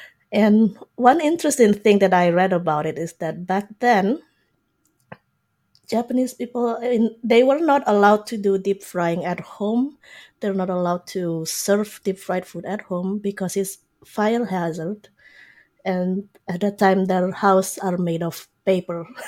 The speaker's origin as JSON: {"language": "English", "country": "Indonesia", "tie": "born or raised there", "moved": "as an adult", "lives_now": "Canada", "said": "I grew up in Indonesia."}